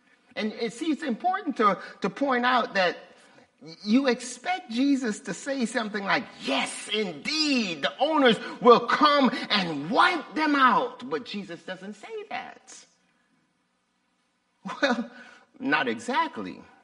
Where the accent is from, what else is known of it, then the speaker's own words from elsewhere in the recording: Los Angeles, California, United States; And when we were growing up in South Central LA, we were in the hood.